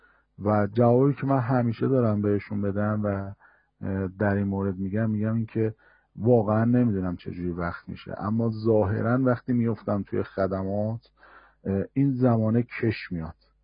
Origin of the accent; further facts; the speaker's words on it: Iran; شاید مثل من که از ایران اومدم